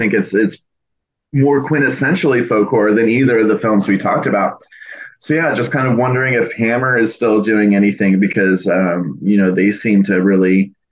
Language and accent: English; United States; You know, being an American in California, I really don't know what the future of British folk horror is.